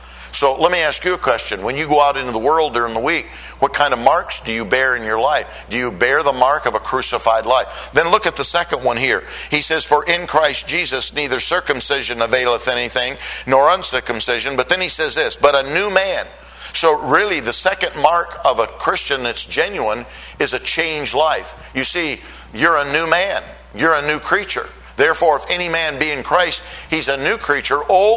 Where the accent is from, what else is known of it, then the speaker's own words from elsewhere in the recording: Michigan, United States; I was born and raised in Michigan.